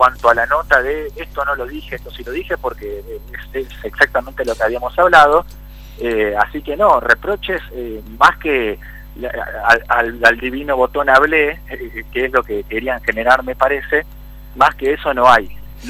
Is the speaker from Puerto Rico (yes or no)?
no; Tostado, Santa Fe, Argentina; Yo soy de Tostado, el norte de Santa Fe. Así que hablo como nosotros los santafesinos.